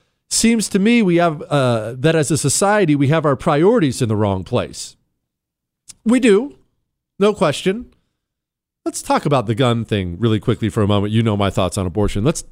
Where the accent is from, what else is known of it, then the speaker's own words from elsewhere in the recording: Ohio, United States; I'm from Ohio.